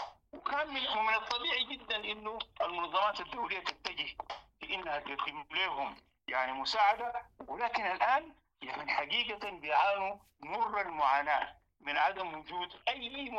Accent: Sudan

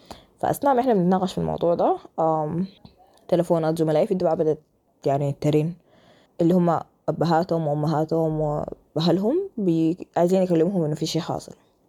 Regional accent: Khartoum, Sudan; moved away as an adult; now in Cairo, Egypt; وأنا من الناس اللي نزحت بسبب الحرب من الخرطوم للقاهرة

